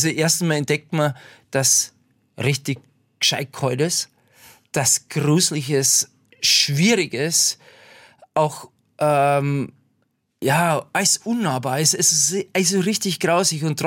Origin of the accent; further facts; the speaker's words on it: Bavaria, Germany; Ja, für mich ist als Bayer das erste Mal, dass ich jetzt da bin bei euch